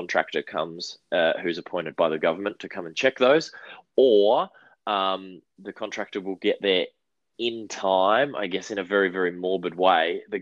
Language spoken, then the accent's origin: English; Queensland, Australia; I grew up in Queensland